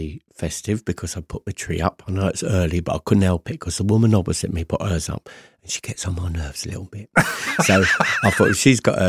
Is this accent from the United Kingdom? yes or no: yes; Portsmouth, South East England, United Kingdom; I used to live in Portsmouth. I'm from Portsmouth originally.